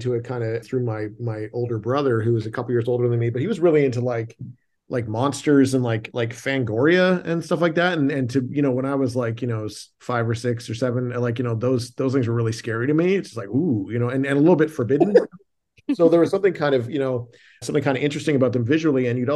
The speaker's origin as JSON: {"language": "English", "country": "Canada", "lives_now": "Los Angeles, United States", "said": "I'm a director based in Los Angeles, but I'm originally from Canada."}